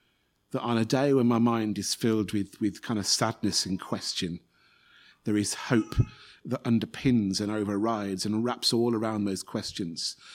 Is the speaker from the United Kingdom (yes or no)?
yes; Salford, North West England, United Kingdom; born there; I was born in Salford, in Greater Manchester. It's regarded as one of the poorest parts of the country.